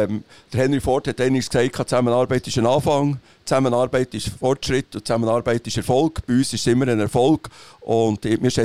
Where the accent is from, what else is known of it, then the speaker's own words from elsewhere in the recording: Gsteigwiler, Bern, Switzerland; Ja gut, ich bin in Gsteigwiller aufgewachsen, in der Jungfrau-Region.